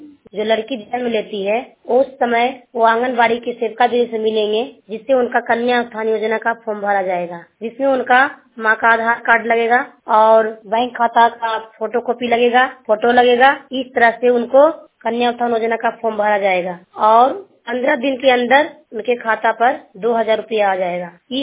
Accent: Chero, Bihar, India; मैं हरनौत ब्लॉक चेरो गांव के रहने वाली हूँ, जिला नालंदा।

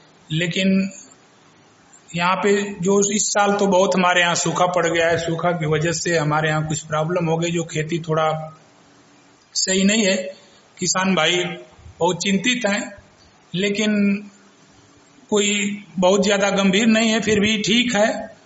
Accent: Raipur, Uttar Pradesh, India; ग्राम प्रधान Raipur, block बिरनो, थाना मर्दा, जिला गाजीपुर का निवासी हूँ।

